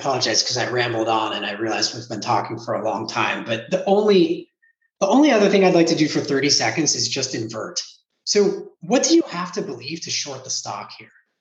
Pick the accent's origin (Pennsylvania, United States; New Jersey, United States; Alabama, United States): Pennsylvania, United States; Pittsburgh; I grew up in Pittsburgh and, you know, it's very much a town where there's kind of a sense of spirit and togetherness.